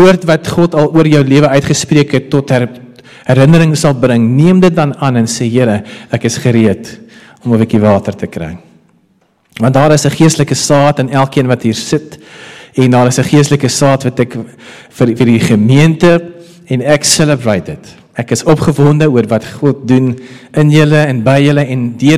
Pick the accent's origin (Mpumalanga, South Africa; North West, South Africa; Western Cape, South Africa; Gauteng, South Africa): Gauteng, South Africa; Randburg; also born or lived in Bloemfontein; Ek is gebore in Bloemfontein, maar groot geword in Randburg en daar het ek wedergebore geraak. Op 7 februari 1992